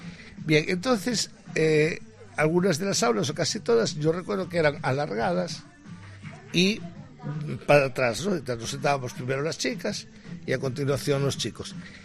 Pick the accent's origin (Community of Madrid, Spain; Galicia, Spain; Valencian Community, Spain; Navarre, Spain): Galicia, Spain; Sí, pero en este caso todos somos gallegos esta vez y tal.